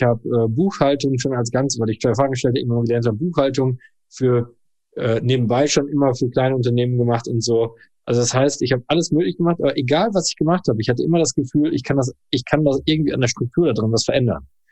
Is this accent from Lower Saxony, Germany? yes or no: no; Rosendahl-Holtwick, North Rhine-Westphalia, Germany; der Ort heißt Rosendahl-Holtwig. Das ist ein 3500-Seelen-Ort mit tollen Menschen und dort bin ich als glückliches Kind auf dem Spielplatz, in dem Garten und auf dem Fußballplatz groß geworden.